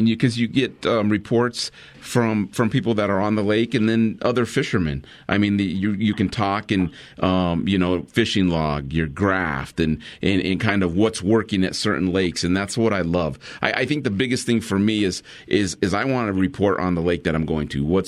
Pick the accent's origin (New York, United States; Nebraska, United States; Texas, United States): Nebraska, United States; And I'm from Nebraska, so we ran into tiger muskie all the time up there in Nebraska.